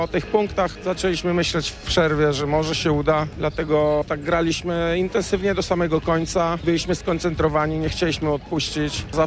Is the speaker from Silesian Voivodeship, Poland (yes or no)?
no; Lublin, Lublin Voivodeship, Poland; Jadę do rodzinnego Lublina, tam spędzę Wigilię